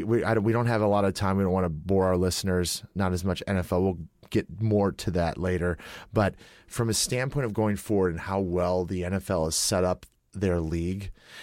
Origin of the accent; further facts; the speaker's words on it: Midwest, United States; But I grew up in the Midwest. I've always loved watching Kansas.